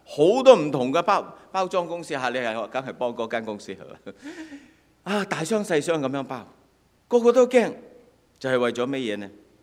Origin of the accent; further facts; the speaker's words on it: China; 过年的时候，我们中国人的挥春写什么？